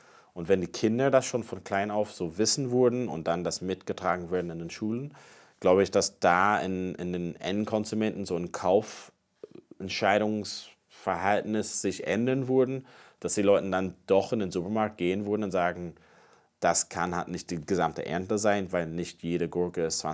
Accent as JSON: {"language": "German", "country": "Ireland", "lives_now": "Germany", "said": "Ich komme ja aus Irland und ich bin gerne dann auch zu Hause bei meiner Mutter, mit meiner Familie und so."}